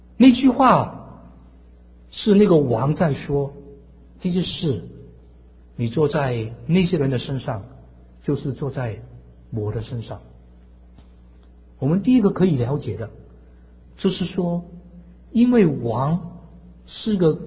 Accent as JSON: {"language": "Chinese", "country": "Hong Kong", "said": "我是从香港来，两边都好。"}